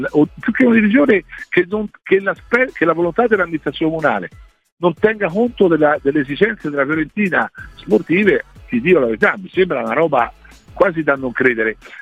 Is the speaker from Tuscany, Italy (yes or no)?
yes; Florence, Tuscany, Italy; Io da fiorentino voglio, poi ci sono stato a lavorare